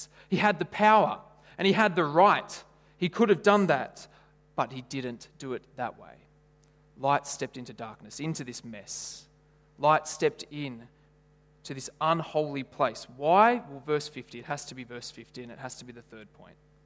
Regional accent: Lithgow, New South Wales, Australia; I grew up in Lithgow? I grew up in Lithgow, in case you didn't.

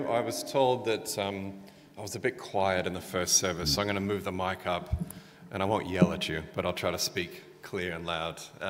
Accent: Texas, United States; now in Australia; My wife and I'm originally from Texas. We had lived in Texas for a couple of years, most of my life here in Australia, but my wife went back to Texas with me

